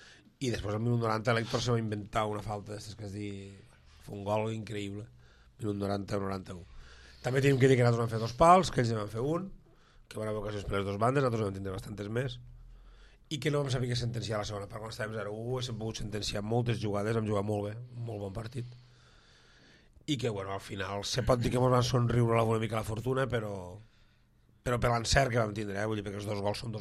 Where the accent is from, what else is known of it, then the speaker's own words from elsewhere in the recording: La Cala, Catalonia, Spain; Soc de la Cala, jo.